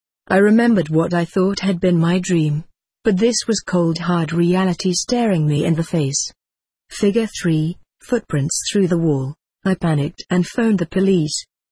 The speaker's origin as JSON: {"language": "English", "region": "Florida", "country": "United States", "tie": "born or raised there", "said": "I was raised in South Florida, born to a couple named Sam and Rose, an old-fashioned hard-working Italian-American couple."}